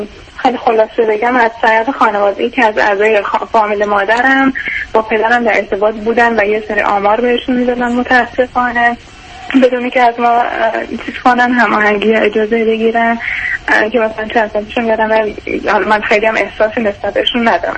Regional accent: Iran; moved away as an adult; now in United States; من 23 سالمه، 4 سالی که از ایران اومدم آمریکا و الان دانشجو هستم.

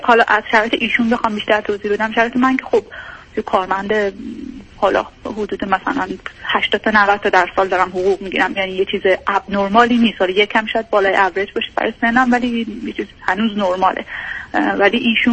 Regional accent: Iran; moved away as an adult; حدود 3 سال پیش ساکن اروپا هستم، نزدیک 10 سال که از ایران اومدم بیرون، 31 سالمه الان، و برای ادامه تحصیل اومدم، بعدشم شروع کردم به کار کردن و دیگه اینجا موندم.

